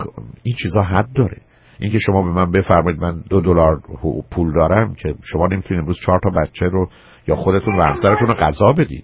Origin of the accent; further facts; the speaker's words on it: Iran; now in United States; در خانه شما زبان فارسی رو دارید و ما ایرانی هستیم